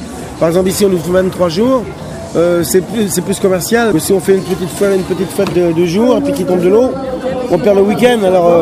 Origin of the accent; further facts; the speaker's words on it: La Rochelle, Nouvelle-Aquitaine, France; moi, je suis pas du tout de la région de Limoges, je suis de La Rochelle, moi, c'est pas très loin